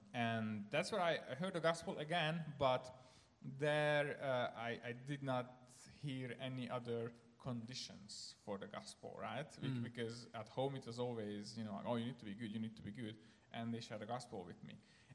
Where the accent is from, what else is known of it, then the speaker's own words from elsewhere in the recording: Ukraine; I grew up in Ukraine as a Hungarian, and my dad is a pastor, and he's still pastoring two small churches in Ukraine, and I grew up in a Christian home